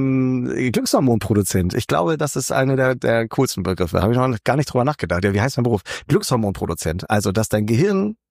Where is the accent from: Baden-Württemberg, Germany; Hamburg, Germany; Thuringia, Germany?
Hamburg, Germany; Ich bin in Hamburg aufgewachsen und das Dilemma an Hamburg ist, es ist ja die schönste Stadt der Welt